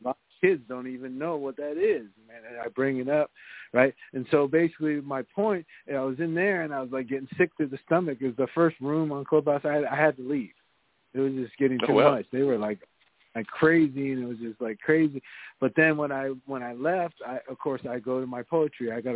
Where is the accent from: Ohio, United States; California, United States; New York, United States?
California, United States; I was raised in California, so I'm Japanese American.